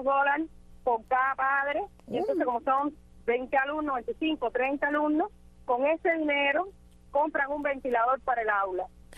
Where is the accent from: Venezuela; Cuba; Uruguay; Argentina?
Cuba; somos artistas, pero como tú dices, somos padres, somos activistas, somos ciudadanos cubanos.